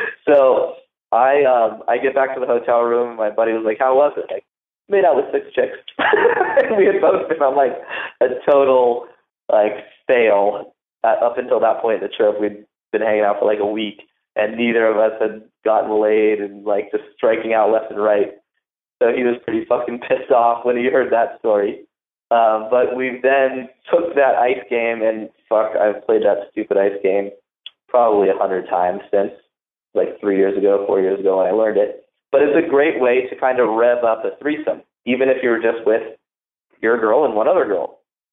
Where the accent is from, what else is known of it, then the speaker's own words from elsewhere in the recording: Huntington Beach, California, United States; he grew up in Huntington Beach, my hometown.